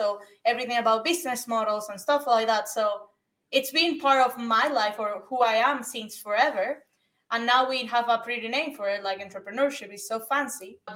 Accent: Venezuela; I grew up back in Venezuela

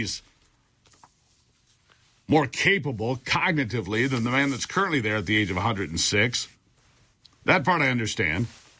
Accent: United States; You see, I'm an American, and I voted for Donald Trump.

